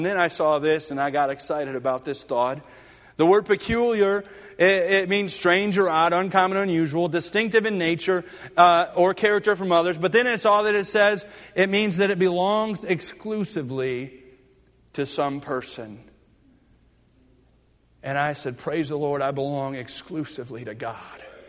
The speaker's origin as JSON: {"language": "English", "country": "United States", "tie": "born there", "said": "I was born in America and that I was born in a Christian family."}